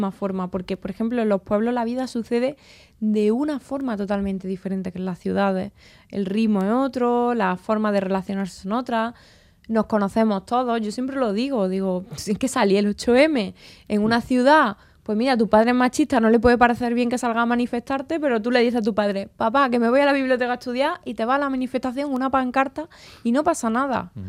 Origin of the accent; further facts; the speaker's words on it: Andalusia, Spain; Algo que yo como andaluza abrazo porque creo que es cultura y patrimonio de todos, ¿no?